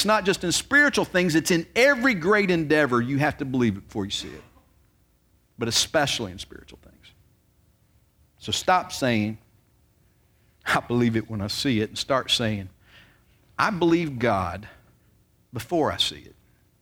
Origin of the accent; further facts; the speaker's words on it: Virginia, United States; moved away as an adult; And I wasn't from around here. I moved down here from Virginia and was transferred down here by the job I worked with.